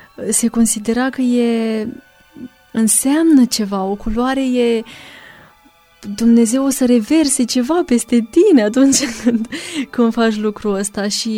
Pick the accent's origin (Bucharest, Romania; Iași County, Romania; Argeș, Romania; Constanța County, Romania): Argeș, Romania; Pitești; Mergeam și în Pitești, de unde sunt eu.